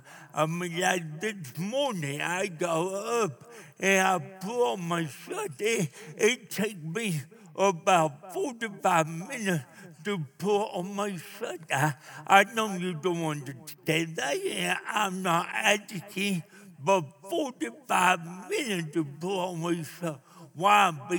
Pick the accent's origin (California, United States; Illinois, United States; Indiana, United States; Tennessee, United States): Tennessee, United States; Nashville; I'm from Nashville, Tennessee. It was 8 degrees cold when I left yesterday.